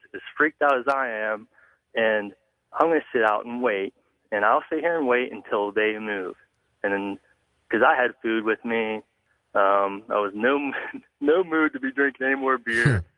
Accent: Pennsylvania, United States; And I was a hunter. I'm from Pennsylvania.

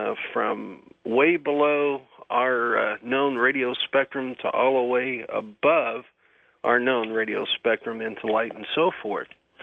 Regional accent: Nesbitt, Mississippi, United States; I'm from Nesbitt, Mississippi, the home of WREC in Memphis.

